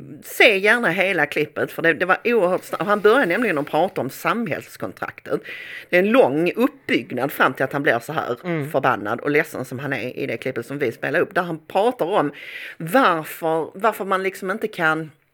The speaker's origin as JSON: {"language": "Swedish", "town": "Malmö", "region": "Skåne", "country": "Sweden", "tie": "born or raised there", "said": "min fruktansvärda sorg över min hemstad Malmö"}